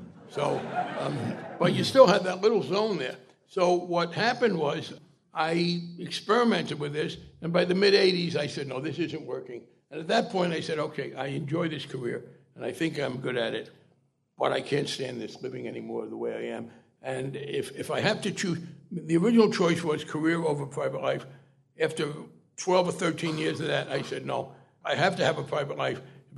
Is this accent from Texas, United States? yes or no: no; New Jersey, United States; now in Boston, United States; I'm Jewish, I talk funny, I'm from New Jersey.